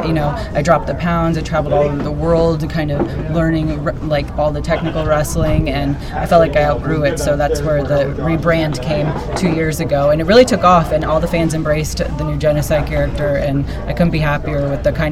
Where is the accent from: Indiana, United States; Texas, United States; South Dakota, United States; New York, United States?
New York, United States; But my first exposure to it, I'm originally from New York.